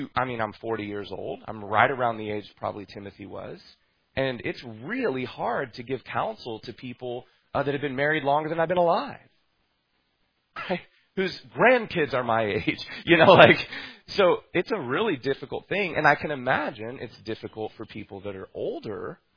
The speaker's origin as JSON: {"language": "English", "region": "Texas", "country": "United States", "said": "I'm from Texas."}